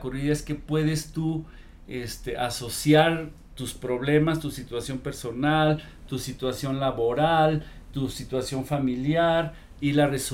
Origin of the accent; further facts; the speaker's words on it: Chihuahua, Mexico; soy de Chihuahua, tengo que hacer caballo blanco